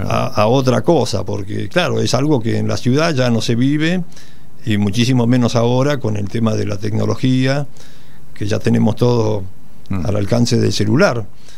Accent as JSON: {"language": "Spanish", "town": "Acasuso", "region": "Buenos Aires Province", "country": "Argentina", "moved": "yes", "said": "Y nosotros llegamos, imagínate, éramos de Acasuso, San Isidro, éramos unos papanatas que solamente sabíamos, no sé, prender el fuego como de la hornalla, ¿entendés?"}